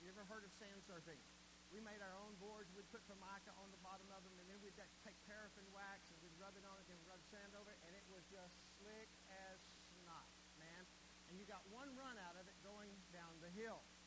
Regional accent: Monahans, Texas, United States; I grew up in West Texas. I don't know if that's a plus or a minus, but way out in West Texas, in a little town called Monahans.

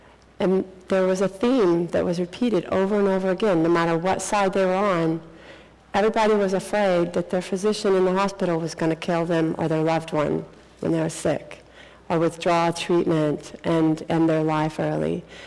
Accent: Texas, United States; I'm a DO from Texas

